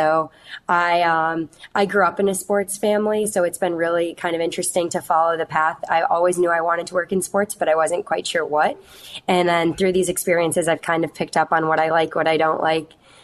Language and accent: English; North Carolina, United States; So I spent most of my time growing up in Carolina.